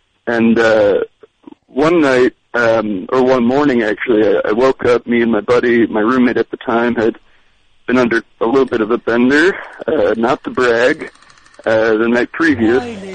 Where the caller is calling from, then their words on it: New York, United States; from Rockland County.